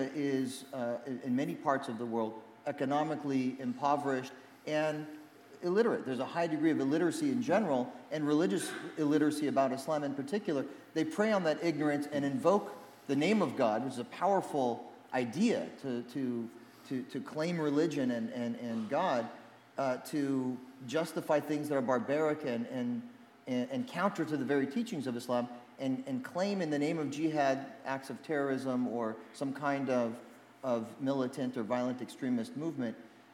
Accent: Phoenix, Arizona, United States; So I'm an American kid from Arizona. My mom's Methodist Christian from Oklahoma. And my father's from Jerusalem, so I say my mom's from the Midwest and my dad's from the Mideast. And growing up in Phoenix, we didn't have a lot of diversity.

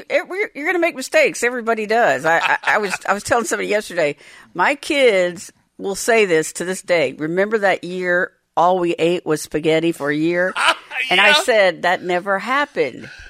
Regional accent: the South, United States; I remember because I was raised in the South.

